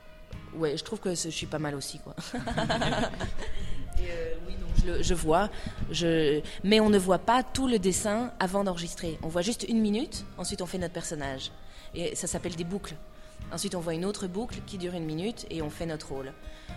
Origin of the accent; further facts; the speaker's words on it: Canada; moved away as an adult; now in France; je suis canadienne. Donc je suis née au Canada et j'ai habité 19 ans au Canada.